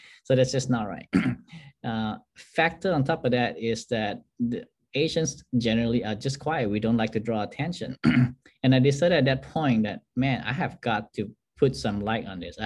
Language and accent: English; Malaysia; So I'm an immigrant. I was born and raised in Malaysia of ethnic Chinese heritage.